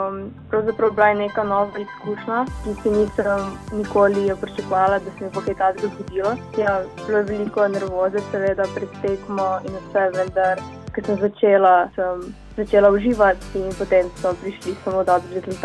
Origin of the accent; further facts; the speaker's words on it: Novo Mesto, Southeast Slovenia, Slovenia; ker sem iz Novega mesta